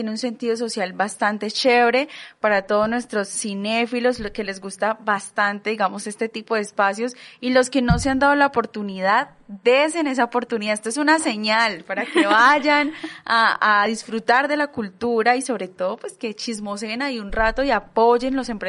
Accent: Santander, Colombia; siento que nos representa mucho como santandereanos.

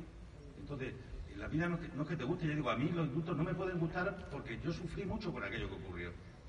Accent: Spain; yo lo pasé muy mal en aquel momento, como tantos españoles y tantas españolas.

